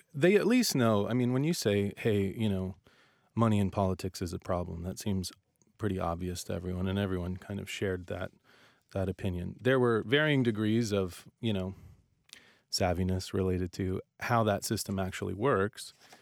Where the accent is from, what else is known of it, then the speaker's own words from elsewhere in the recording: Columbus, Ohio, United States; the producer and I, Chad Monin, we're both from Columbus.